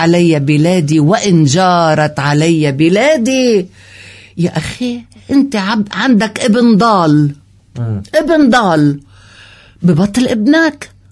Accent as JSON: {"language": "Arabic", "town": "Beirut", "region": "Beirut Governorate", "country": "Lebanon", "tie": "born or raised there", "said": "انا بنت بيروت بنت المصيطبه جاره صائب سلام جاره الاشرفيه انا فخوره ببلدي"}